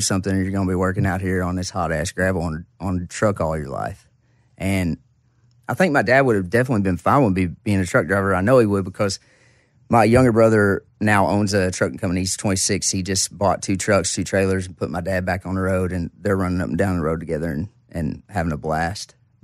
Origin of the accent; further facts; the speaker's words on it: Caneyville, Kentucky, United States; So we had four K-12 schools in my county that consolidated in 76 or 77.